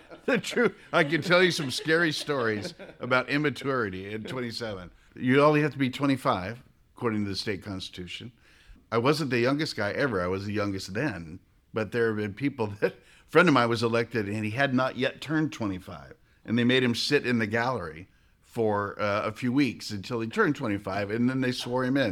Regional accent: Arizona, United States; also born or lived in Mesa; Yeah, I'm from Arizona. I was born in Mesa. I was raised on a farm in Pinal County.

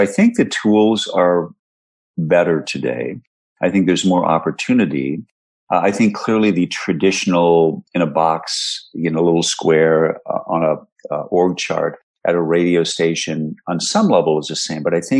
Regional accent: Twin Cities, Minnesota, United States; I loved what NBC did as a kid growing up in the Twin Cities.

